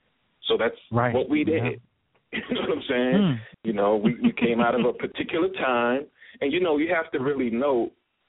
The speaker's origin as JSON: {"language": "English", "town": "Brooklyn", "region": "New York", "country": "United States", "tie": "born there", "said": "So hip-hop was like the very air we breathed. I was born in 1973 in Brooklyn."}